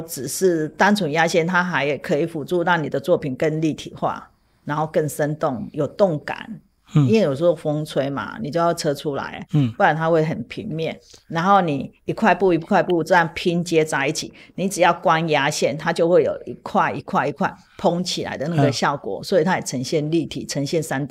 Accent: Taiwan; 他也是我们台湾人啊

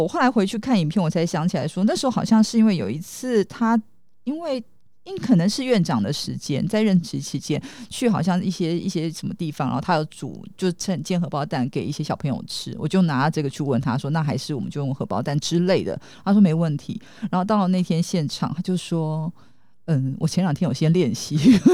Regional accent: Taipei, Taiwan; 我自己在台北，因为我是台北人

